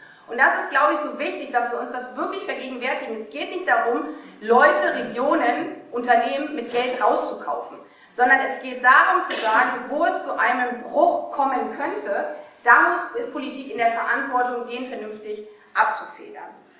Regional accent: East Germany, Germany; Auch nicht in Ostdeutschland. Und das sage ich als Ostdeutsche.

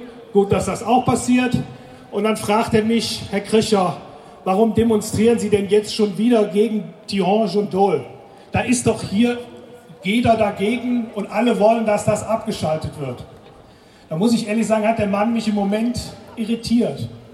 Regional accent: Germany; gerade wenn man als Deutsche sich dazu äußert, und ich muss das immer wieder im Bundestag tun

